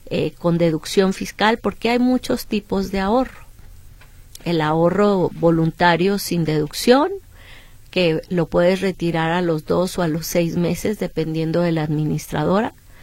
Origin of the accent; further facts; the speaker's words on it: Mexico; Nosotros como mexicanos que tenemos este beneficio